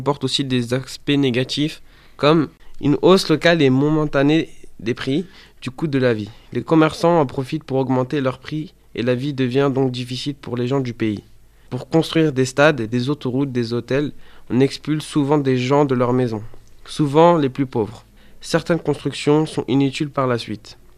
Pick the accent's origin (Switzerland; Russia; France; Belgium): France; Je suis fier que l'Euro se passe en France, car je suis français